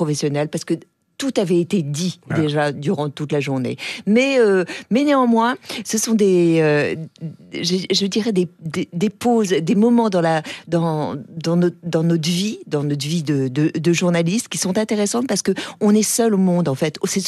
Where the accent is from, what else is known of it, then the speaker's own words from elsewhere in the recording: Rennes, Brittany, France; moved away as an adult; Quand j'ai quitté Rennes, quand j'ai quitté la Bretagne, c'était pour faire une carrière